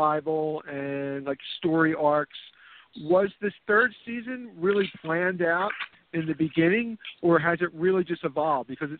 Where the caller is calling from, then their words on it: Philadelphia, Pennsylvania, United States; Hi, Simon. … calling from Philadelphia.